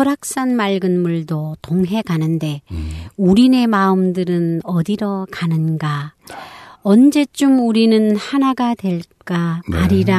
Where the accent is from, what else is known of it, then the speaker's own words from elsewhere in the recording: North Korea; now in South Korea; 저도 탈북민이잖아요. 네. 저는 사실 북한에서 사람들이 잘 부르면 그게 다 북한 노래인 줄 알았는데